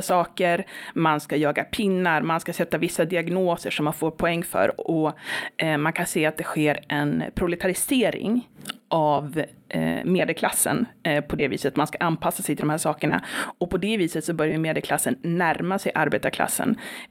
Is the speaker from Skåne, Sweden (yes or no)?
no; Umeå, Västerbotten County, Sweden; Alltså jag kommer från ett radhusområde i Umeå, och jag har som tänkt bara, jag är klassisk svensk medelklass.